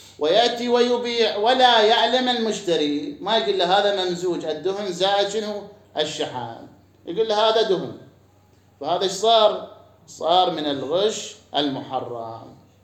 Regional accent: Iraq; عندنا في العراق

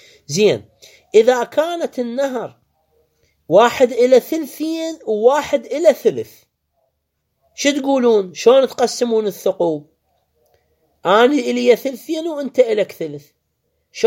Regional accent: Iraq; عندنا بالعراق

